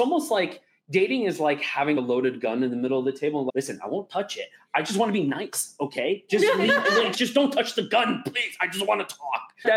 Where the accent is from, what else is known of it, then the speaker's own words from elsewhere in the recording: California, United States; born there; any time I've been in California since I was born in the Bay Area.